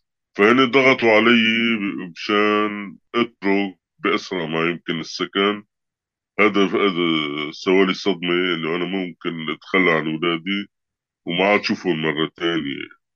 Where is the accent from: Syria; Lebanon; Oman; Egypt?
Syria; moved away as an adult; now in Italy; أنا جيت من سوريا خلال الحرب، يعني 2017 طلعت من سوريا بشهر تموز على إيطاليا مع طفليني